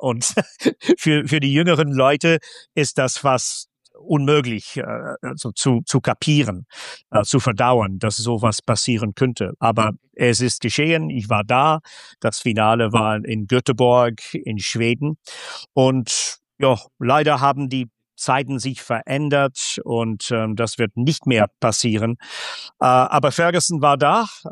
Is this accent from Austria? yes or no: no; Aberdeen, Scotland, United Kingdom; German is a second language; Bin Schotte, bin öfters mal wieder in Schottland und es hilft.